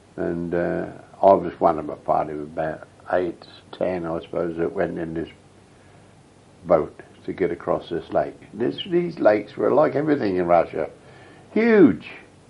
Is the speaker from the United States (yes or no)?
no; England, United Kingdom; I'm an Englishman.